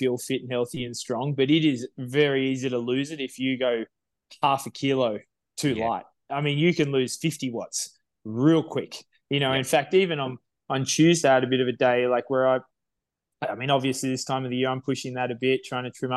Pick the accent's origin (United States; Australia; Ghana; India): Australia; Well, as proud Australian, I think